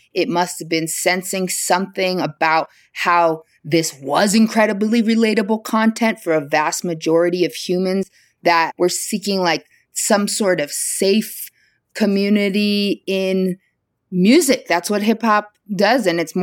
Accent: New York, United States; You know, I'm from New York, and it was highly filling the air that I breathed

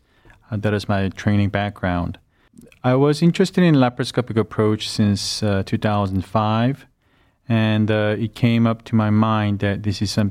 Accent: South Korea; English is a second language; now in United States; Okay, well, I have a relatively very different background. I had most of my education back in South Korea, and I developed my career back in South

